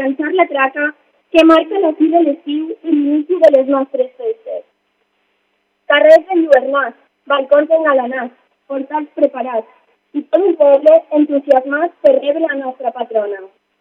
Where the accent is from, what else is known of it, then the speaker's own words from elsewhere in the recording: Vila-real, Valencian Community, Spain; Som de Vila-real i hem de representar amb respecte i responsabilitat el que això significa.